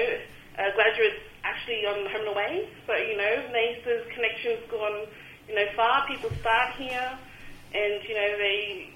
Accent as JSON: {"language": "English", "town": "Cairns", "region": "Queensland", "country": "Australia", "tie": "born or raised there", "said": "I was born and bred in Cairns."}